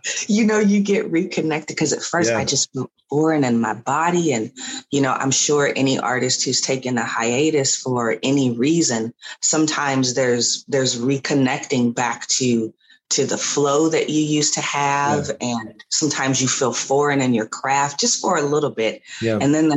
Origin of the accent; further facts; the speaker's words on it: California, United States; So I am a choreographer from Southern California, and so have been doing that for about 20 years or so.